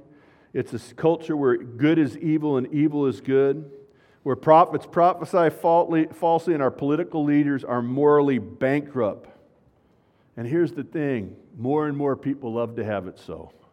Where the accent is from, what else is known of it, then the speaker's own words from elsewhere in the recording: Glendora, California, United States; You know, I grew up in Glendora, California. The cops were tough.